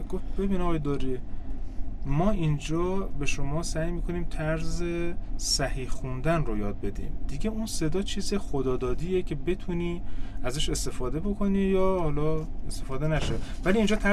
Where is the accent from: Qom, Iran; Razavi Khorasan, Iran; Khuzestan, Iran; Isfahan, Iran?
Khuzestan, Iran; Ahvaz; also born or lived in Susangerd; در اصل من خیلی جاها بودم، ولی خب متولد سوسنگرد اهواز هستم، بزرگ شده اهواز هستم.